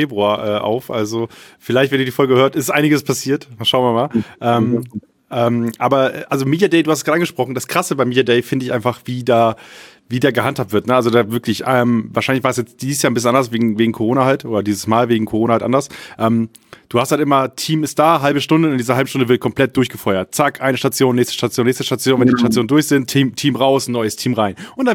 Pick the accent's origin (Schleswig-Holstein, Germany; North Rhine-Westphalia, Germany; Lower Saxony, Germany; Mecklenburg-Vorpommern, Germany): Lower Saxony, Germany; ich komme ja aus Friesland gebürtig